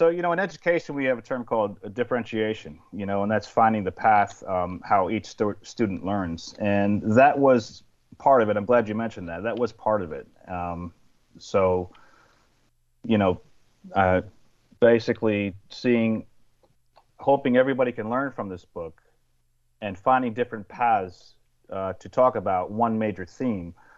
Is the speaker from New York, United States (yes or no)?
yes; Carmel, New York, United States; Yeah, so I grew up in Carmel, New York, and we grew up on the countryside. It's about an hour and 15 minutes from New York City.